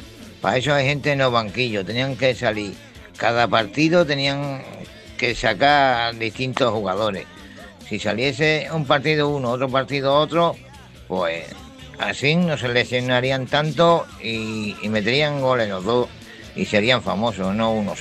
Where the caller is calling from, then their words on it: Plasencia, Extremadura, Spain; soy de Plasencia, Cáceres.